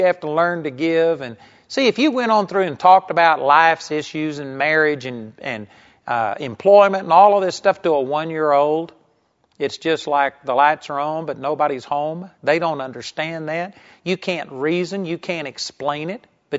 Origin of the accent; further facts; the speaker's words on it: Arlington, Texas, United States; I was raised in Arlington, Texas, and the street in front of our house was a pretty busy street.